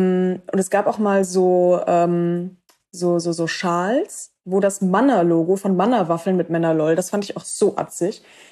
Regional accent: Cologne, North Rhine-Westphalia, Germany; in meiner Heimatstadt Köln

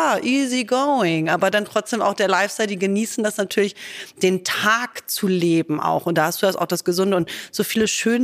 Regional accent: Germany; Wir sind hier im Hotel für Jahreszeiten in Hamburg. Das heißt, mitten in der Heimat, wo ich auch sehr lange gelebt habe. Und nicht so weit weg von meinem Heimatort, wo ich aufgewachsen bin.

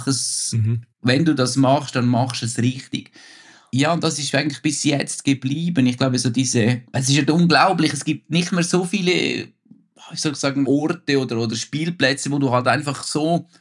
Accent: Bürglen, Uri, Switzerland; Ich bin da wirklich im Schächental groß geworden und ich meine, ich bin da 10 Jahre mit der Seilbahn in die Schule gefahren halt, das sind so 1000 Höhenmeter da unten, hier heißt das Dorf Bürglen.

